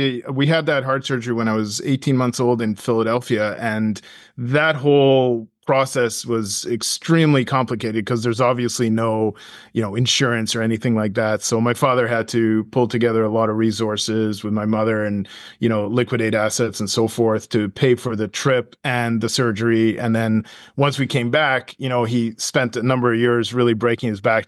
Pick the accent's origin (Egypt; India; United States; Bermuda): Egypt; having been born in Egypt and growing up in Egypt, I watched my family start, launch, and grow very successful businesses